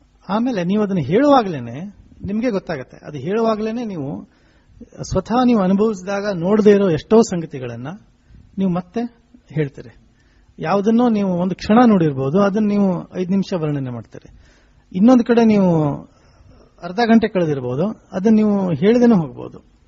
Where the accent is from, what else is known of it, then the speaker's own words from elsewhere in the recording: Karnataka, India; ಆಶ್ಚರ್ಯ ಯಾಕಂದ್ರೆ ನಾನು ಉತ್ತರ ಕನ್ನಡದಿಂದ ಬಂದವನು, ಅವರು ಉತ್ತರ ಕನ್ನಡದವರು.